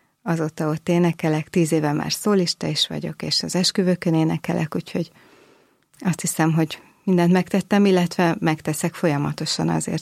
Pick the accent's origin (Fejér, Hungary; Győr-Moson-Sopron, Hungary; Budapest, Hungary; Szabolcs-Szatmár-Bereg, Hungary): Budapest, Hungary; A Mátyás templom egy csodálatos hely, én egyébként a várban nőttem föl